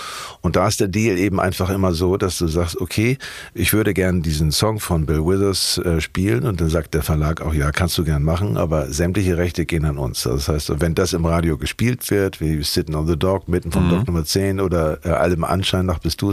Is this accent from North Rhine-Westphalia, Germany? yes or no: no; Hamburg, Germany; born or raised there